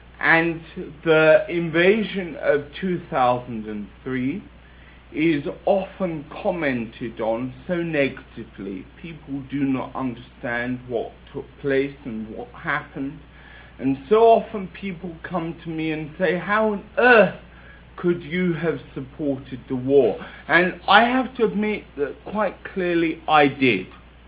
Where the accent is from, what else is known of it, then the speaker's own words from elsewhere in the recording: England, United Kingdom; So even though I'm English, I'm more American than English.